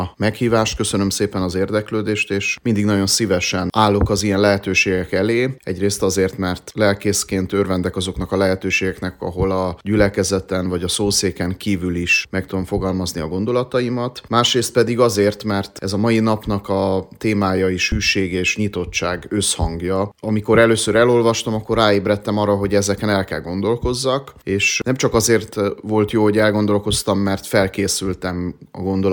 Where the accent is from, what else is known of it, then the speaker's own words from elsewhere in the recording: Cluj-Napoca, Cluj County, Romania; Kolozsváron születtem, Kolozsváron nőttem fel, a gyerekkorom legnagyobb részét ott töltöttem, az iskolát is ott végeztem, az újra alakuló, 90-es évek elején újra alakuló unitárius kollégiumban érettségiztem